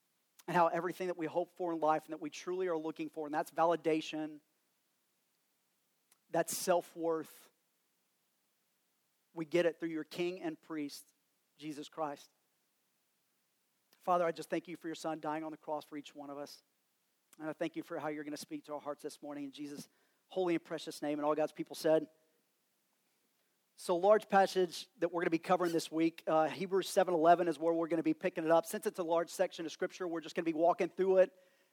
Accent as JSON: {"language": "English", "region": "Texas", "country": "United States", "accent": "West Texas", "said": "that's my West Texas accent there coming out"}